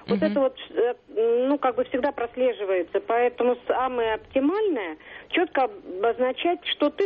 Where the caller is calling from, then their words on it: Saint Petersburg, Russia; Да, я из Петербурга.